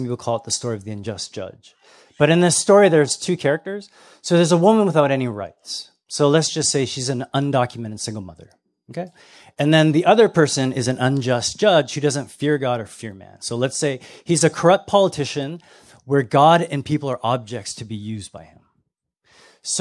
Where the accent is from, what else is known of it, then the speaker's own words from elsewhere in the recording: Canada; I'm Canadian. I can't even vote.